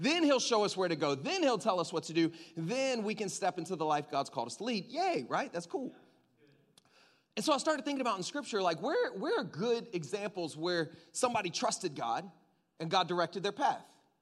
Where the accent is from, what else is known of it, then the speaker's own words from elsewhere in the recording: the South, United States; Like I grew up in the South. You can probably tell because I use words like ain't and y'all, and I can get real twangy if you want me to, but I won't do that here.